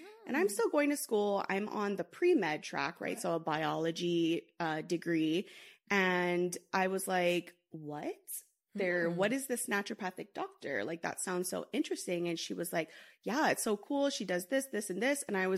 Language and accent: English; Hawaii, United States; I went to the University of Hawaii. I'm originally from Hawaii.